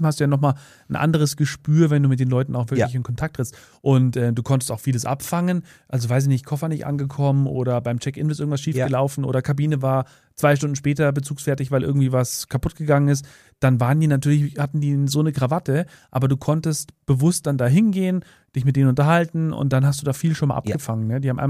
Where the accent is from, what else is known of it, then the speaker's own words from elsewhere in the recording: Bavaria, Germany; ich bin damals in Bayerisch Main, kleines Dorf hier in Oberbayern, wo ich groß geworden bin